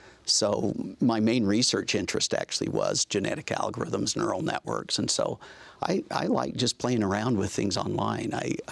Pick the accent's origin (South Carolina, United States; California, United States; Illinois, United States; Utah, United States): Utah, United States; North Ogden; also born or lived in Dallas, United States; I grew up in North Ogden, went to Weber State University, had a great experience there.